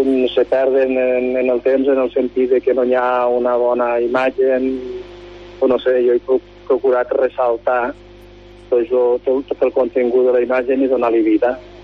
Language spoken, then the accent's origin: Catalan; Benicarló, Valencian Community, Spain; el meu poble, que és Benicarló, i a partir d'ahí que vaig veure que m'anava agradant, pues vaig seguir fent el poble dels meus avantpassats, que és Peníscola, perquè jo vinc de Peníscola.